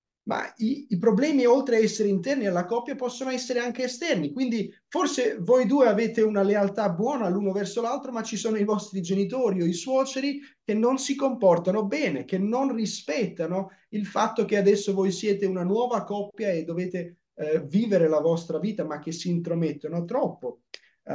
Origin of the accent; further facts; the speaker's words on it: Faenza, Emilia-Romagna, Italy; Io ho conosciuto famiglie dove sono cresciuto a Faenza